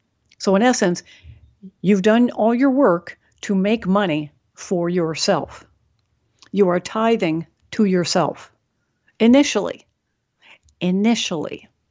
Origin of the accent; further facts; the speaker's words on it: Ireland; you know, I'm Irish, so, you know, I know a little bit about, you know, the ancient Gaels.